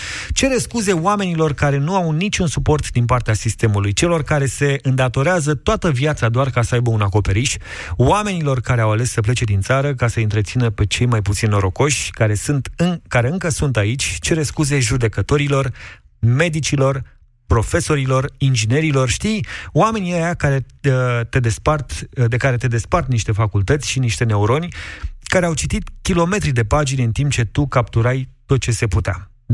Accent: Galați, Galați County, Romania; să știi că și eu sunt din Galați

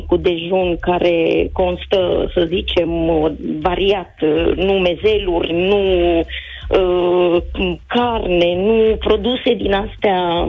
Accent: Brașov, Brașov County, Romania; also born or lived in Italy; Okay, okay. Vă sunt din Brașov.

